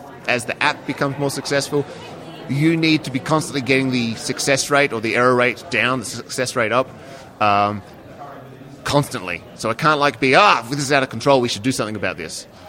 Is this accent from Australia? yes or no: yes; Australia; I am Australian